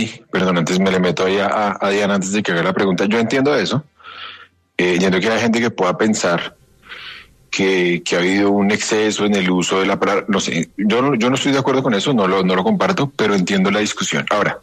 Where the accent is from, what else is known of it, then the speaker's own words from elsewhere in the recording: Colombia; y creo que esto también lo digo como colombiano